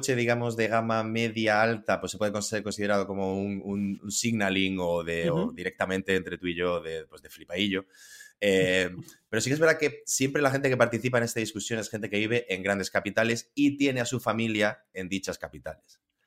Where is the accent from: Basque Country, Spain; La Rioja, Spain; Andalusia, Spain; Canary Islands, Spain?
Andalusia, Spain; El Ejido; Soy de Elegido, Almería.